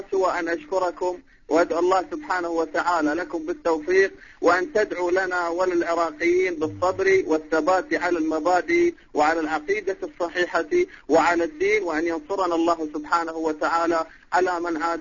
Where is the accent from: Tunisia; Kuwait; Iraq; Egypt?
Iraq; Baghdad, Baghdad Governorate; أنا من بغداد